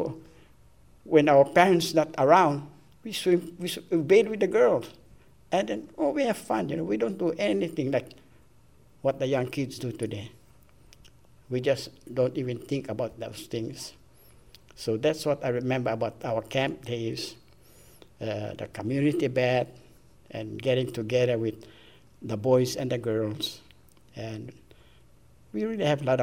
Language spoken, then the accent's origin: English; Lahaina, Hawaii, United States; talk to us in Visayan, we talk back, they're surprised, you know. Especially that they know we're born and raised in Lahaina, on Maui.